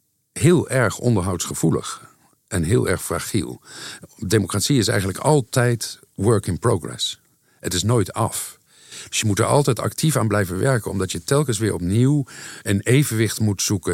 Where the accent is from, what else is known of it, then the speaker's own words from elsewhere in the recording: Netherlands; moved away; Ik voel me nog steeds heel erg betrokken bij mijn vaderland. En ik volg de Nederlandse politiek op de voet. Maar de afstand helpt.